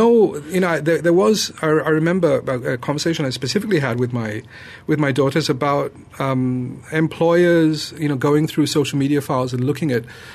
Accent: Malaysia; As a Malaysian

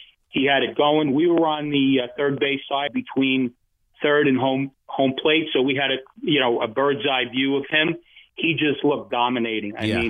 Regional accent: Staten Island, New York, United States; Well, before we get started, I'm from Staten Island, but I'm a Rollin' Roaster guy.

